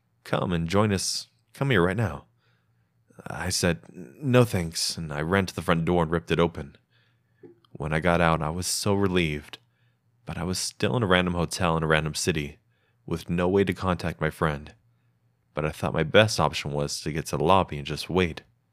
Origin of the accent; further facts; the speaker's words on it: Lockhart, Texas, United States; I grew up in Texas. I still live here along with my family that will be mentioned in this story.